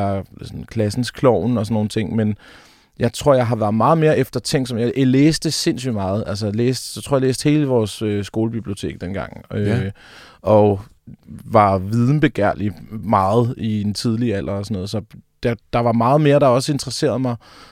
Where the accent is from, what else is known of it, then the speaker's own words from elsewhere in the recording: Kværndrup, Region of Southern Denmark, Denmark; also born or lived in Lolland; Men jeg voksede op på Fyn i en lille by, der hedder Kværndrup, og så mange af de kommuner, der ligger rundt omkring der.